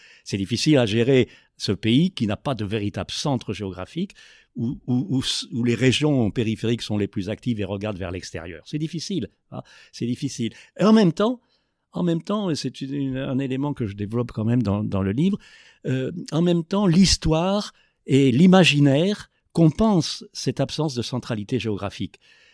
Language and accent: French; DR Congo; On dit, bah oui, on est Congolais ou on est Zaïrois à une époque. Bah, on est Congolais, on n'est pas comme les autres.